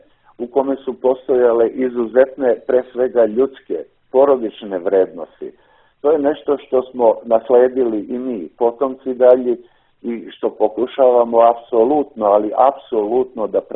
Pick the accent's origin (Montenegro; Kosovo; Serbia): Kosovo; Dečani, Peja District; born there; Ja sam rođen u Dečane